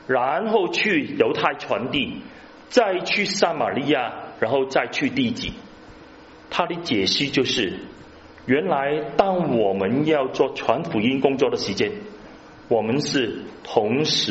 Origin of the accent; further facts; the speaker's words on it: Hong Kong; 好像我是香港人，我是把福音传给香港人